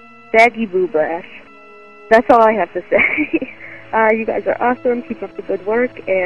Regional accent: Cleveland, Ohio, United States; now in Israel; from Cleveland, Ohio. So I'm currently calling from Israel, where I've been living for the past 4 months.

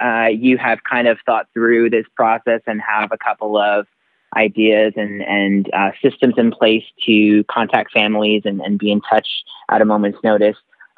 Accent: New York, United States; I can remember being in school as a kid and growing up in New York

